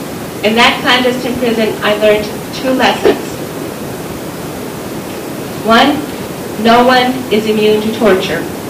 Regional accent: United States; And foolishly, I believed that being an American and a Catholic nun, I would be safe.

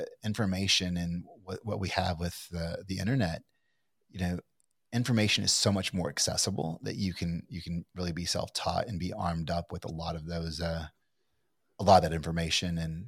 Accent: Kentucky, United States; I'm from Kentucky, but I don't think I sound from Kentucky.

